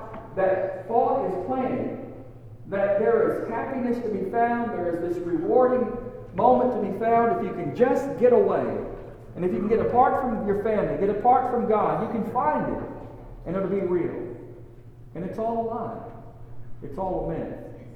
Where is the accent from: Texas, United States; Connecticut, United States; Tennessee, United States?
Texas, United States; You know, growing up in Texas, it's flat.